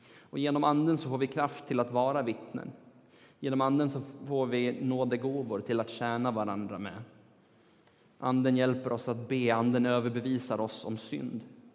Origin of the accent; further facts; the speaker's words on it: Turkey; also born or lived in United States; Det är min allra första lärare som jag hade när jag växte upp i Turkiet.